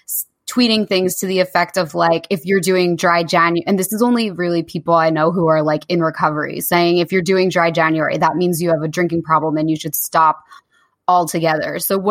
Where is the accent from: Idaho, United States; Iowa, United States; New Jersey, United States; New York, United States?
New Jersey, United States; And I'm like, well, I'm from the Jersey Shore.